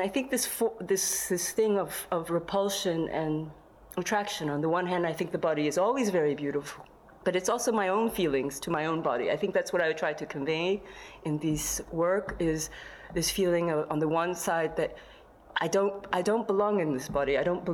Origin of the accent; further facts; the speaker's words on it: United States; everyone couldn't believe that I was from America. And not to say that I have to be proud to be from America right now